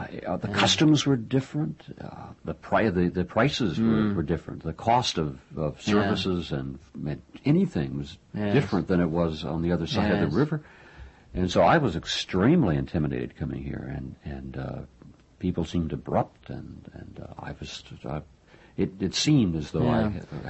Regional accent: Midwest, United States; born there; also born or lived in Ohio / Baltimore; now in New York City, United States; I came here 18 years ago, but I was born in the Midwest of this country, educated in Ohio, and lived in small towns, Baltimore.

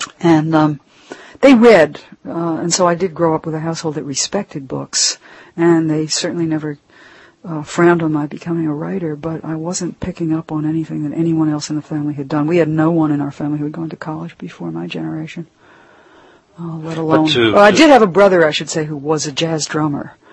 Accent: Mount Vernon, New York, United States; also born or lived in Philadelphia; The sort of central years of my childhood I think of as in Mount Vernon, New York.

